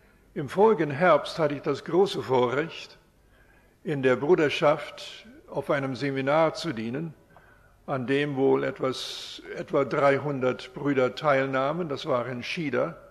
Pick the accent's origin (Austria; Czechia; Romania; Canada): Canada; Wir sind in Kanada aufgewachsen, haben dort den Herrn gefunden, haben dort Gemeinschaft gehabt, in zunächst deutschsprachigen Gemeinden